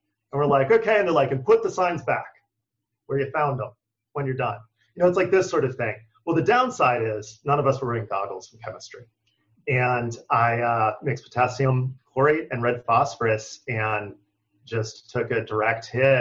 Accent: Oregon, United States; I growing up in Eastern Oregon, a lot of your friends join the military, sometimes get the GI Bill, et cetera.

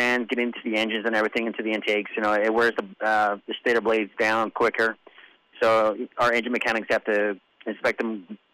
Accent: Philadelphia, Pennsylvania, United States; Don't get me wrong, I am from Philly, so you know, I have a plethora of food where I'm from

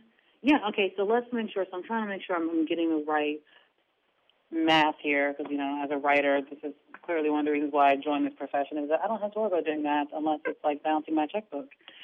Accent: New York, United States; Which I think is really interesting, considering that I'm from New York, and just I can't deal with the idea that it's possibly colder in D.C. than it is back in my home state.

